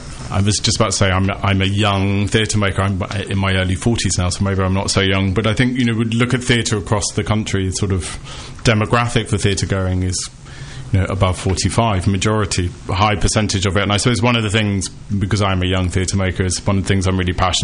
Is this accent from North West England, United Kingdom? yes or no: no; Colchester, East of England, United Kingdom; I grew up in Essex. I grew up in North Essex. So not really from a theatre background at all. I grew up on a council estate in Colchester and didn't really have theatre-going family.